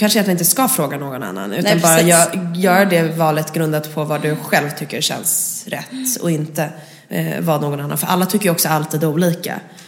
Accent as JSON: {"language": "Swedish", "town": "Nacka", "region": "Stockholm County", "country": "Sweden", "tie": "born or raised there", "said": "Jag är uppvuxen i Nacka med min mamma och pappa och min lillebror."}